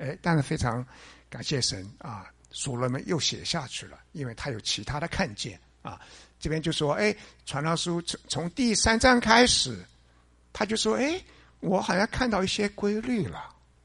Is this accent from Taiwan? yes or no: no; China; 连我们中国人，以前要杀那个罪犯的时候是什么时候杀